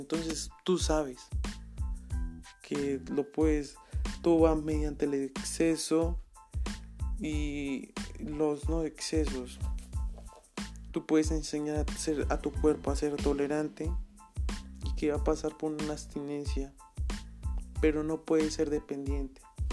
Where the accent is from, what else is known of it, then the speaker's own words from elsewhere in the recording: Colombia; es algo más aquí en mi país, como lo es Colombia, su país naciente